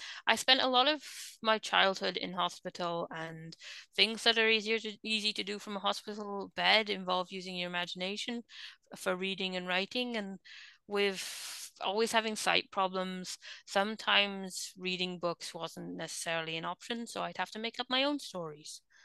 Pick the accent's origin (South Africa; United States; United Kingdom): United Kingdom; Wales; Well, I'm Welsh, and poetry and music are very big in Welsh culture.